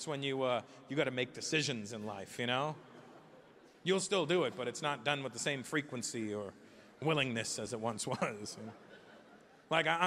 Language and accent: English; Canada; now in United States; You know, being a Canadian living in America